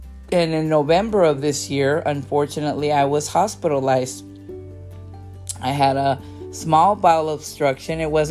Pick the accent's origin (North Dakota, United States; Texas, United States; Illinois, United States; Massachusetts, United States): Texas, United States; Brownsville; I'm Hispanic. I grew up in Brownsville, Texas. I grew up with a Latino family, and we love our great tortillas